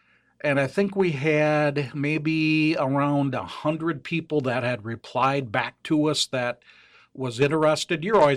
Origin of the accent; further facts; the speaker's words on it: Wonewoc, Wisconsin, United States; I grew up in the Wonewoc area.